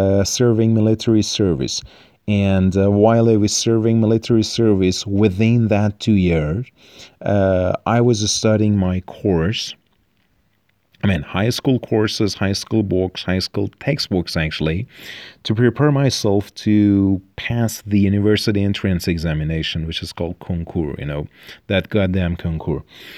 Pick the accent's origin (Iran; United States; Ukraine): Iran; Tehran, Tehran Province; born there; English is a second language; actually, and right now, while I'm recording this podcast, I'm 33 years old. I was born in Tehran, and at the age of 16 or 17, I understood that I'm really crazy about English.